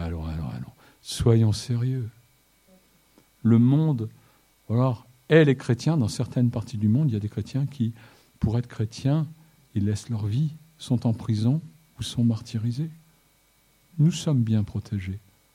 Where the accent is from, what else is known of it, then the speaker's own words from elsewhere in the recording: Marseille, Provence-Alpes-Côte d'Azur, France; born there; Moi, je suis né en France. Enfin, presque, je suis né à Marseille. C'est presque la France.